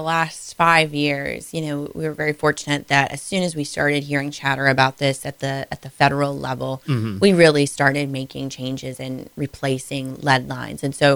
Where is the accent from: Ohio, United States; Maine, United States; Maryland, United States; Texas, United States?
Ohio, United States; Findlay; growing up in Findlay, I just thought all communities did that.